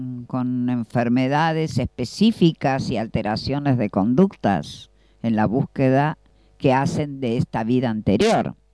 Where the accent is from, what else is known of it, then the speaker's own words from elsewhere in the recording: Argentina; Y nos planteamos como ciudadanos argentinos.